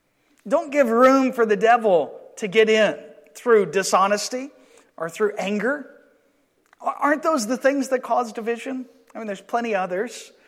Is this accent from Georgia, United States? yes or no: yes; Georgia, United States; dew here is a little different than dew where I grew up in Georgia.